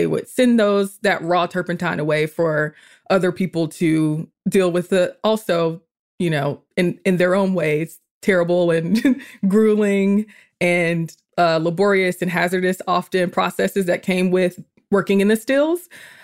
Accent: Atlanta, Georgia, United States; I'm still half city girl because I grew up in the Atlanta area.

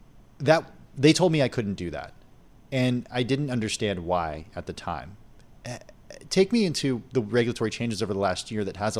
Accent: California, United States; specifically how things have been in my home state of California with the droughts, the fires, and just the way the climate has been changing.

